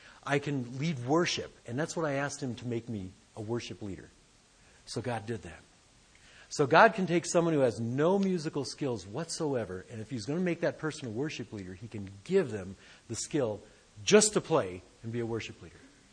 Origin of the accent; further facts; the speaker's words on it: Detroit, Michigan, United States; growing up in Detroit in the 60s and 70s, that was, you know, rock and roll was like king, man.